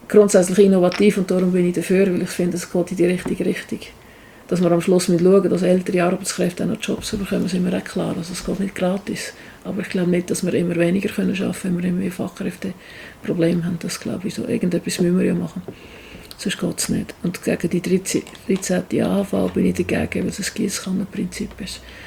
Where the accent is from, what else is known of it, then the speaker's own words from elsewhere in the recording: Switzerland; mir als Schweizer ein funktionierendes Gesundheitswesen zu haben, das muss doch noch unser Anspruch sein.